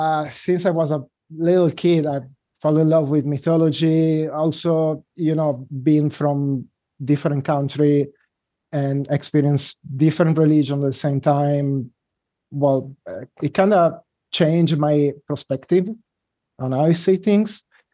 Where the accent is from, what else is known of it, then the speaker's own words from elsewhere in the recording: India; also born or lived in Indonesia; I grew up in India and Bali.